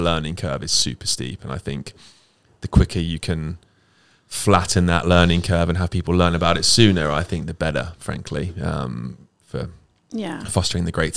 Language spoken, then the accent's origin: English; United Kingdom; I'm a British person.